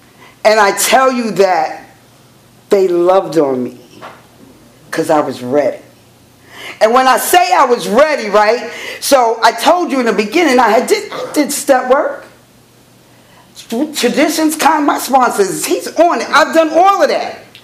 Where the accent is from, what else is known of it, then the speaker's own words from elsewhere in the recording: New York, United States; I'm from New York. He told you where I'm from.